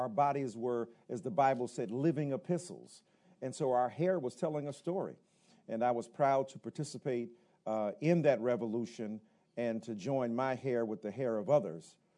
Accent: Newark, New Jersey, United States; And for like young inner city folks, I'm from Newark, New Jersey

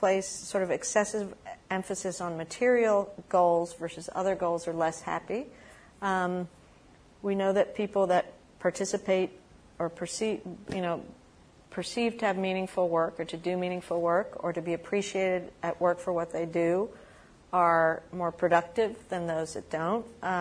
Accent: Peru; I'm from Peru, which is, I have to say, one of the richest sort of artistic handicrafts traditions in Latin America, as well as cuisines.

